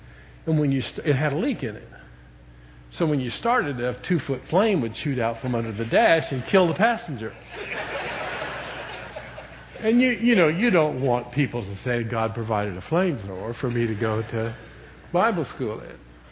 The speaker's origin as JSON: {"language": "English", "region": "Florida", "country": "United States", "said": "That'd be enough to make me nervous. I'm from Florida."}